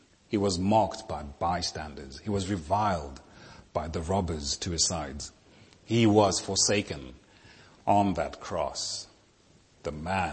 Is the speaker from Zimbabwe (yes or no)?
yes; Zimbabwe; also born or lived in Zambia; I was born in the Commonwealth of the Kingdom in Zambia, reared in Zimbabwe, and I'm very thankful for